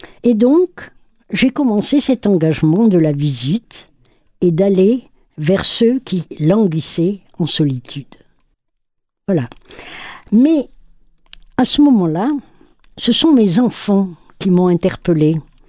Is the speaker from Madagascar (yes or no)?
yes; Madagascar; moved away as an adult; je suis enfant de missionnaire et je suis née à Madagascar, ce qui m'a marquée parce que j'y ai passé 19 ans.